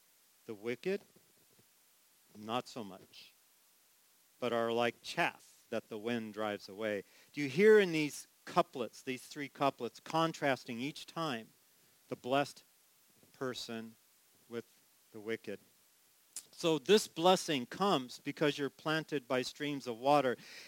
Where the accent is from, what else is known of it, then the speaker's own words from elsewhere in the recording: California, United States; Believe me, growing up in California, I understand drought and the devastation it has upon agriculture and plants.